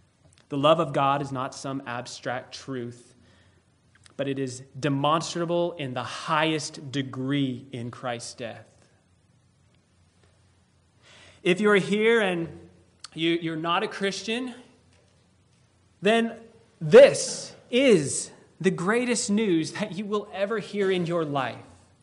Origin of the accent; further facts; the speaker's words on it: Utah, United States; I grew up in Utah, And Utah is the capital of Mormonism. So most of my friends were Mormon.